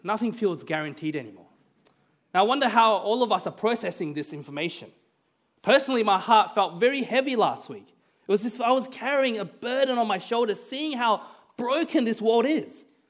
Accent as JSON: {"language": "English", "country": "Australia", "tie": "born or raised there", "said": "and in my hometown, Australia."}